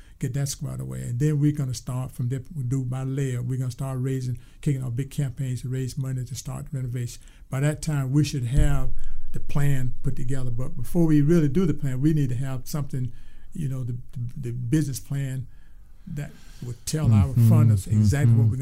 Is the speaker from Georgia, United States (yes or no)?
yes; Thomasville, Georgia, United States; born there; I was born out on Pepper Hill Plantation, which is located 7 miles south of 319 south of Thomasville.